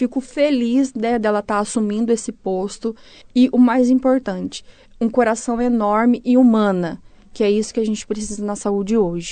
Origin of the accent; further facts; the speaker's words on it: Londrina, Paraná, Brazil; now in Bandeirantes, Brazil; eu sou de Londrina, porém eu moro em Bandeirantes desde quando eu casei. Faz 16 anos que eu sou casada com o Tomé. E desde então eu moro aqui em Bandeirantes e fiz minha graduação aqui em Bandeirantes.